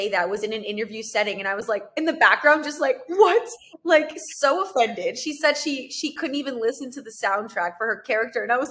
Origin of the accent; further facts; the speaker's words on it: Canada; I'm from Canada.